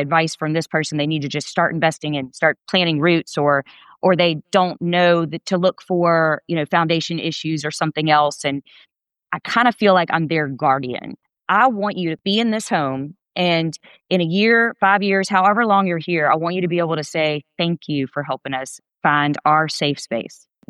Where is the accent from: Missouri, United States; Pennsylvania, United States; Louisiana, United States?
Louisiana, United States; Clinton; So I was raised in Clinton, Louisiana, which is a really small country town.